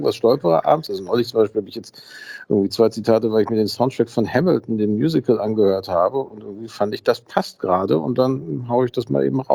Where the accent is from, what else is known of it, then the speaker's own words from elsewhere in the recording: Gelsenkirchen, North Rhine-Westphalia, Germany; Ich bin in Gelsenkirchen-Schalke tatsächlich aufgewachsen, also auch in dem Stadtteil.